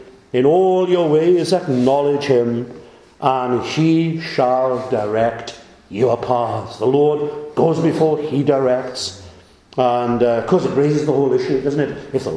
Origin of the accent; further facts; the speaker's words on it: Clydach, Wales, United Kingdom; I was speaking in Llantrisant last night and mentioned I was from Clydach